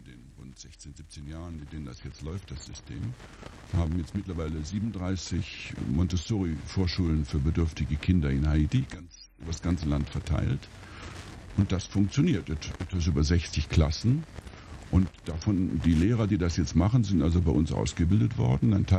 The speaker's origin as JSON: {"language": "German", "country": "Germany", "said": "aber ich war als typischer Deutscher stur"}